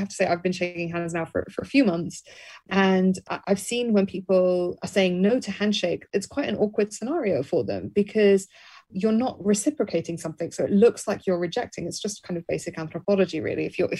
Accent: Birmingham, West Midlands, United Kingdom; because, you know, I was raised in Birmingham, England.

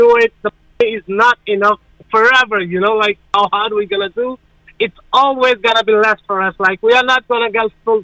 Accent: Pakistan; English is a second language; I'm from Pakistan.

